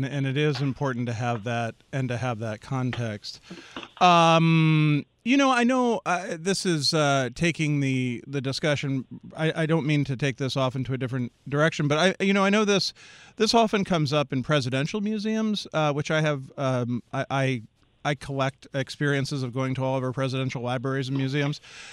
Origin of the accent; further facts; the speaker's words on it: Washington, District of Columbia, United States; I grew up in, I was born in Washington, D.C. I love that city very much.